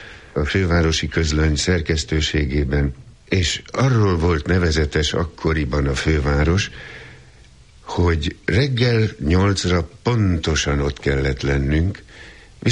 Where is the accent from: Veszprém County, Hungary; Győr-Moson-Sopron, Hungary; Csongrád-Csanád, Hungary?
Csongrád-Csanád, Hungary; Szeged; born there; 1916-ban, sajnos elég régen születtem Szegeden. Azért Szegeden, mert az édesanyám is, édesapám is színész volt, és akkor éppen a Szegedi Színháznál voltak szerződésben.